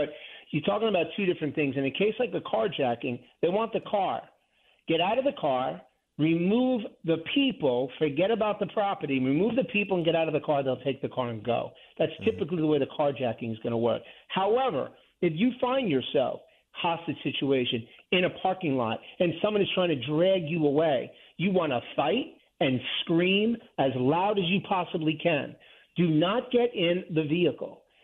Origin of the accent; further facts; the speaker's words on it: New York City, New York, United States; New York City, my hometown, which I'm ashamed of at this point.